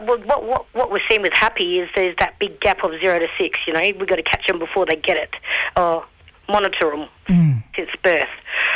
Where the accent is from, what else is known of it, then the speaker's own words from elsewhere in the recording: Adelaide, South Australia, Australia; I'm a Noronga Ngarrindjeri Mimini from Adelaide, well, York Peninsula and the Coorong areas. And, yeah, I'll go through all of South Australia, bottom end here.